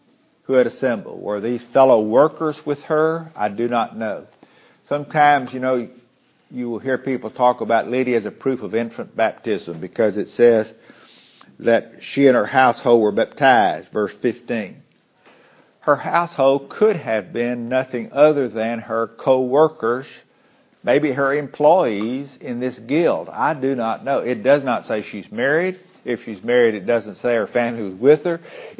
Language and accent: English; Port Arthur, Texas, United States; they were very, very strong where I grew up in Port Arthur, Texas.